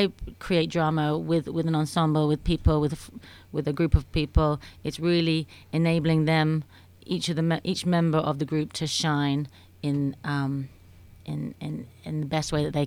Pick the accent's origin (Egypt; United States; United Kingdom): United Kingdom; Canterbury, South East England; I was born in Canterbury in England, which is a beautiful old city which boasts a beautiful cathedral there. And I loved growing up there. I went to a Waldorf school there